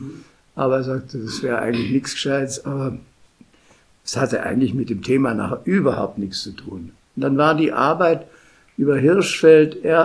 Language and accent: German; Munich, Bavaria, Germany; als Münchner ist man eher woanders hin orientiert